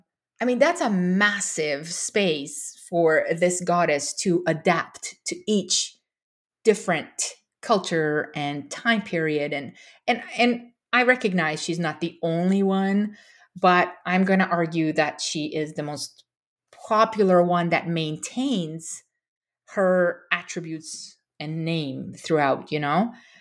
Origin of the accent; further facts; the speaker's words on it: Romania; moved away; But I was born and raised in Romania.